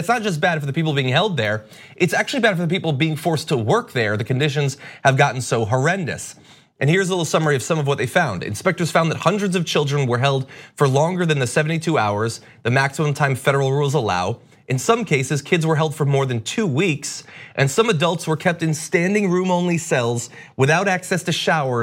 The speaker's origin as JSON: {"language": "English", "country": "United States", "tie": "born or raised there", "said": "This is far more horrendous than the worst nightmares I ever had growing up in America."}